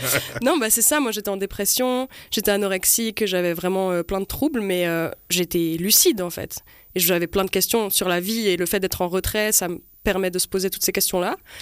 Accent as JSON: {"language": "French", "region": "Valais", "country": "Switzerland", "tie": "born or raised there", "moved": "yes", "lives_now": "Montreal, Canada", "said": "Mais j'ai grandi en Valais, entre Grimisois et Savièse."}